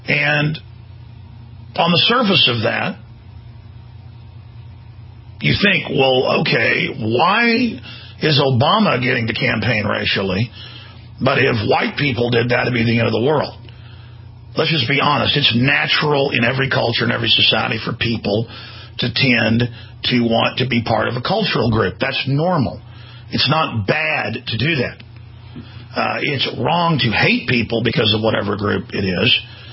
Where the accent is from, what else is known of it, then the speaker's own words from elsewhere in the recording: Dallas, Texas, United States; I mean, I grew up in Dallas